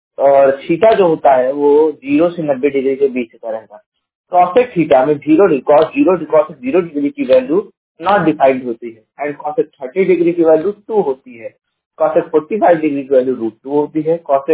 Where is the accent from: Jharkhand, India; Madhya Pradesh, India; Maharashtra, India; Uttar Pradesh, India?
Uttar Pradesh, India; मैं जौनपुर जिले के में का निवासी हूँ।